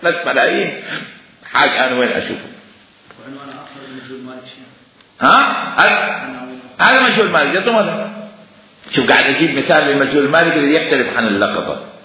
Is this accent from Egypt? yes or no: no; Algeria; نحن جزائريين او جزائريين